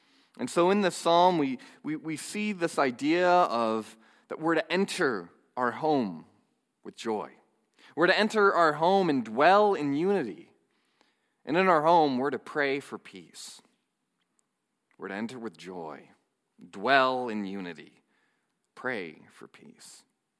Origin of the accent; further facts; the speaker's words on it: Milwaukee, Wisconsin, United States; I'm from the Milwaukee area.